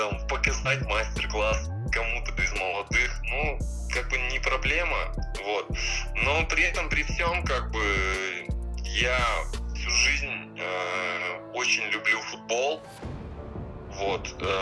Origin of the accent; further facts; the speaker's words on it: Uzhur, Krasnoyarsk Krai, Russia; also born or lived in Anzhero-Sudzhensk; я родился в Кемеровской области, город Анжеро-Судженск, вот, затем мне пришлось по семейным обстоятельствам переехать в Красноярский край, там небольшой городок, есть такой Ужур